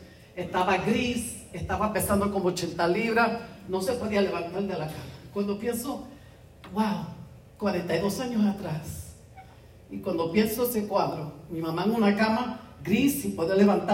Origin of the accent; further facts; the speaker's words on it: New York, United States; born there; Yo soy la mayor de tres. Nacimos en Nueva York. Ella nos crió en la iglesia.